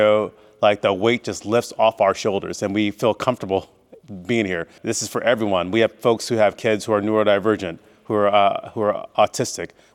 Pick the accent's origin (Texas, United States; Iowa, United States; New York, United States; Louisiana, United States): Iowa, United States; I came here in 2020. I'm actually originally from Iowa.